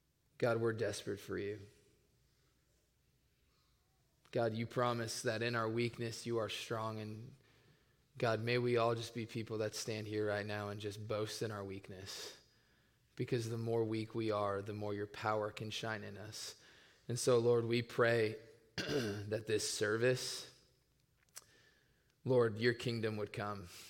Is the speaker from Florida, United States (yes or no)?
yes; Tampa, Florida, United States; I grew up in Tampa, Florida. I went to the University of South Florida, graduated there.